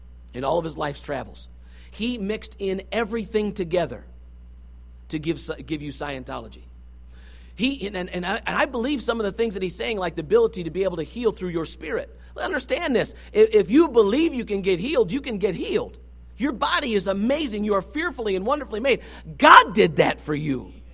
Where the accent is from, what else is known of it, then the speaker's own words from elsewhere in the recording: Michigan, United States; I'm from Michigan, dude. I ain't nothing to do with California, okay?